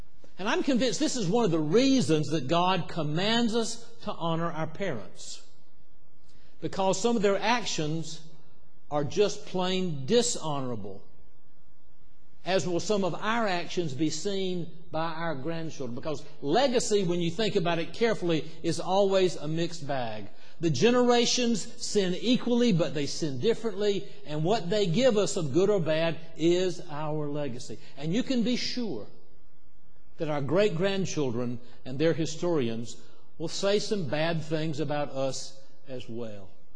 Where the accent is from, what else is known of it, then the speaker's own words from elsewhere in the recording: South Carolina, United States; Now, as growing up in South Carolina, you know, the Baptist kids had these little envelopes